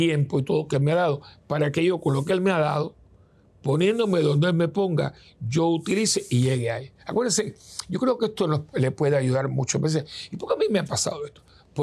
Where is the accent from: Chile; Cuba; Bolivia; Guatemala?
Cuba; born there; yo no nací en Puerto Rico, yo nací en Cuba.